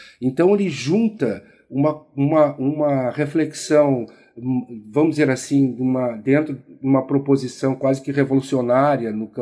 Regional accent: Rio Grande do Sul, Brazil; provavelmente em grande parte em função da região do Rio Grande do Sul, onde eu me criei, que é uma região de imigrantes

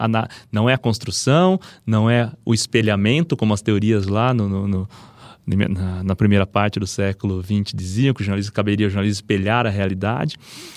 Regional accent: Lençóis Paulista, São Paulo, Brazil; also born or lived in Bauru; cresci na região de Bauru, né, onde eu morei, né, por mais de 10 anos no total, mas eu cresci em Lençóis Paulista, que era uma pequena cidade no interior de São Paulo.

